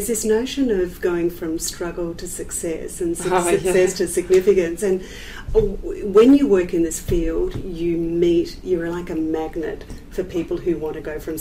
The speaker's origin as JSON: {"language": "English", "town": "Perth", "region": "Western Australia", "country": "Australia", "said": "I'm from Perth"}